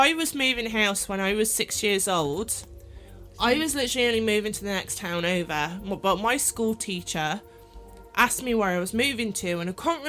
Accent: United Kingdom; I'd never heard of it, and I am British.

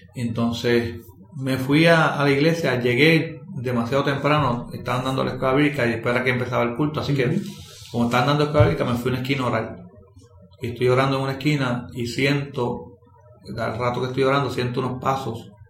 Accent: Juana Díaz, Puerto Rico; yo lo que quería era que la gente en Juana Díaz, en mi pueblo, viera muchos

